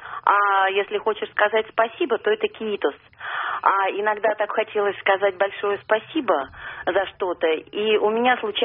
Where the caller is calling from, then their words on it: Saint Petersburg, Russia; я из Санкт-Петербурга.